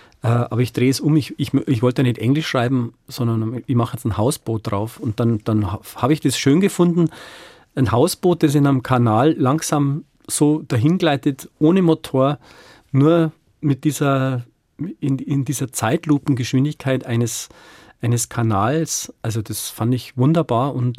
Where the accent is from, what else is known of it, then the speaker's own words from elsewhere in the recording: Bavaria, Germany; weil bei uns in Bayern sagt man, Mitleid kriegst umsonst und Neid muss man sich teuer erkämpfen.